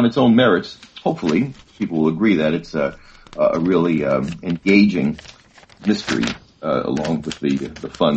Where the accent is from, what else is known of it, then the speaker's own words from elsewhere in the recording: Little Neck, New York, United States; now in Great Neck, United States; Near where I live now. I grew up in Little Neck, Queens. Mm. It's on the border of Long Island, if people are familiar with the New York area.